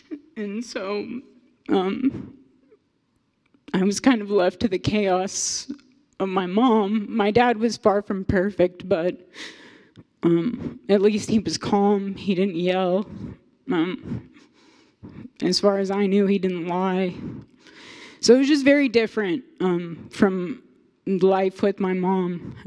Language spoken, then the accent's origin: English; Wichita, Kansas, United States; for those of you that don't know already. I was born and raised in Wichita, born in 1992, so I'm 33 now.